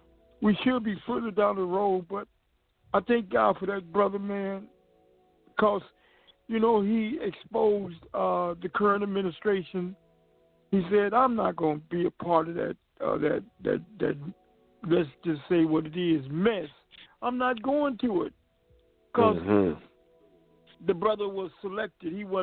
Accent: Northern United States, United States; because the North, and I'm from the North, I was bred and born in the North, but they tell so many lies about the South

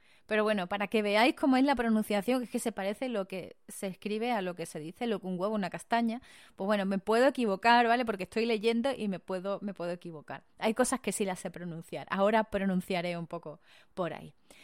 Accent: Spain; Perdóname porque soy española. Hablo inglés, sí, como puedes escuchar, pero no tengo ni idea de gaélico.

